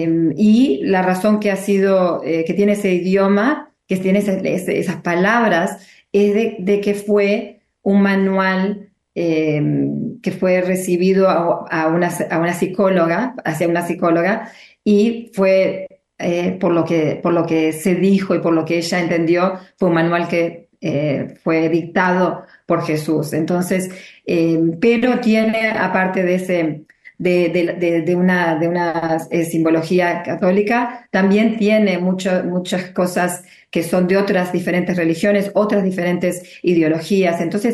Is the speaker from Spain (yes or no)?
no; Uruguay; now in Sydney, Australia; soy uruguaya, pero vivo en Australia hace más de 40 años.